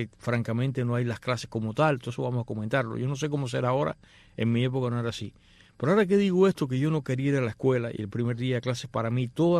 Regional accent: Matanzas, Cuba; yo recuerdo que en el caso de que se suponía que yo fuese, en mi infancia fuese en Matanzas a la escuela.

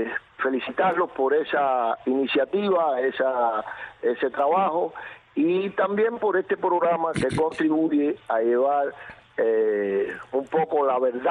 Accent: Regla, Havana, Cuba; also born or lived in Cienfuegos; digo que soy de Cienfuegos. Pero realmente estoy inscrito en Regla y soy natural del municipio de Regla, en La Habana.

